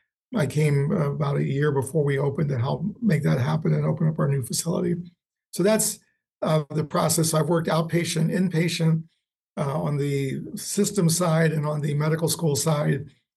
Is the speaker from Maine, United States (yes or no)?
no; El Paso, Texas, United States; I grew up mainly in El Paso, Texas. My father was Army, but that's where we grew up.